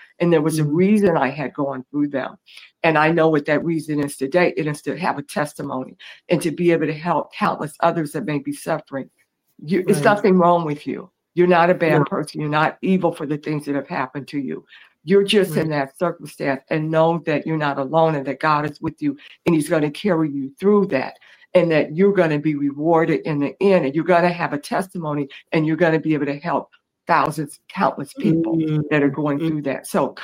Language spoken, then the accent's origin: English; San Francisco, California, United States; also born or lived in Oakland; growing up in the Bay Area. I was born in Oakland. I was raised in San Francisco, and my mom was struggling.